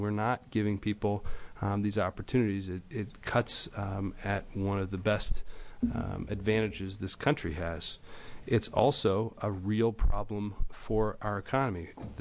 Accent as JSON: {"language": "English", "town": "Beaverton", "region": "Oregon", "country": "United States", "said": "from Beaverton."}